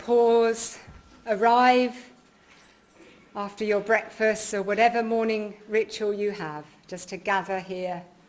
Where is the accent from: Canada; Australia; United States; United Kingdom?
United Kingdom; Godalming, South East England; from Godalming in Surrey.